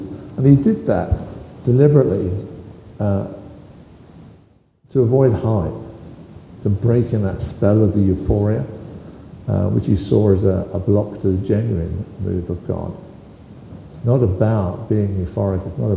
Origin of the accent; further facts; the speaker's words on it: United Kingdom; I drink tea anyway, I'm British.